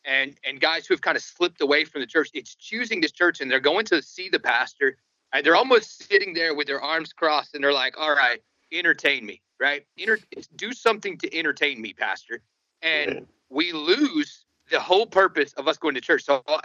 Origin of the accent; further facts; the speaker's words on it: the South, United States; dude, I'm from the South, okay?